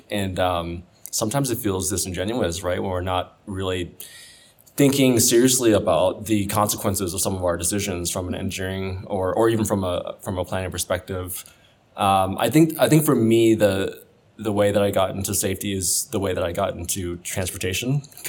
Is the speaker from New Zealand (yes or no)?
no; Dorchester, Massachusetts, United States; born there; I was born in Dorchester, so I also was in the Boston area.